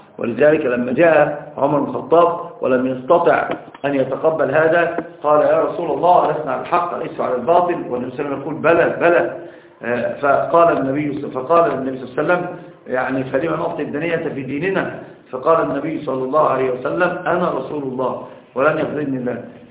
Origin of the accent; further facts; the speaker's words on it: Upper Egypt, Egypt; وهذا عندنا في الصعيد أمر شاق جدا